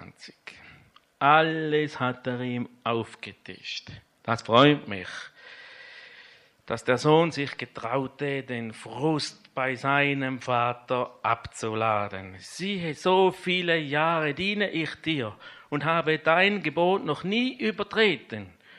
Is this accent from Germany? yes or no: no; Switzerland; dass er trötzelet, sagt man bei uns in der Schweiz. Wie sagt man hier in Österreich?